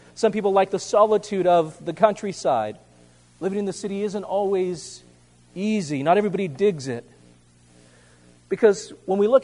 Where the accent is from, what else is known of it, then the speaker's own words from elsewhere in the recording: California, United States; I grew up in California, and my father ruined me forever because he took me to the city.